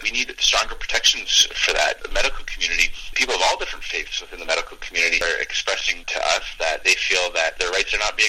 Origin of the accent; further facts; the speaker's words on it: Ottawa, Ontario, Canada; I'm also from Ottawa originally. I grew up in Ontario, so I'm very aware of some of the issues going on in Ontario right now